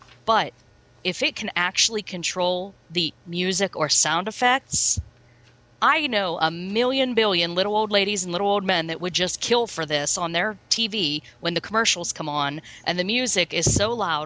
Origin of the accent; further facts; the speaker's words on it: Pittsburgh, Pennsylvania, United States; I mean, I grew up in Pittsburgh. I'm a Pittsburgh girl.